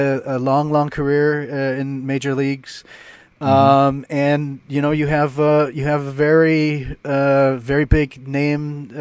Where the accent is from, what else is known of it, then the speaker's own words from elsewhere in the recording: United States; moved away; I mean, I'm an American. I've been outside of the States for quite many years now